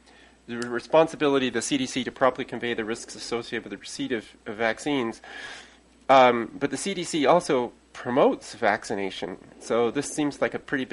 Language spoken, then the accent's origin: English; Canada; because I'm not American, I'm Canadian